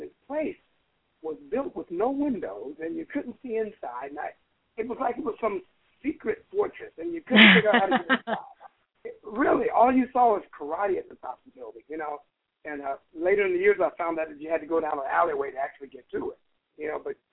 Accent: Texas, United States; born there; also born or lived in California; So even though I was born in Texas, with my father being in the Navy, we spent time in California.

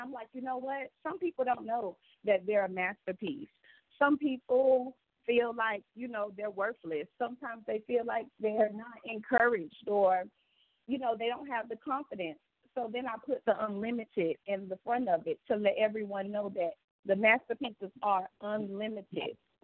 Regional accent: Miami, Florida, United States; now in Apollo Beach, United States; I'm 31 years old. I'm from Miami, Florida, and right now I reside in Apollo Beach, Florida.

